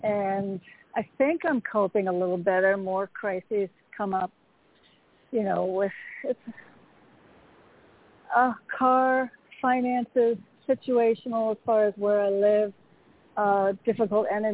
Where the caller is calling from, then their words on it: Connecticut, United States; in Connecticut.